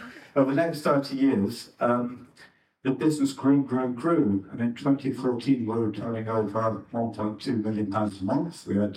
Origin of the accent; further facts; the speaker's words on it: Scotland, United Kingdom; I'm from Scotland. My father was quite old-fashioned.